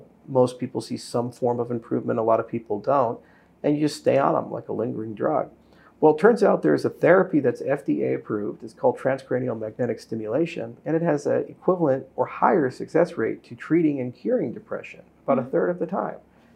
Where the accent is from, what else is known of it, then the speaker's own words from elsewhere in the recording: Hawaii, United States; moved away; also born or lived in Colorado / Wyoming; I grew up in Hawaii before I moved to Colorado and Wyoming. And there it was great because you have orchids growing in your backyard.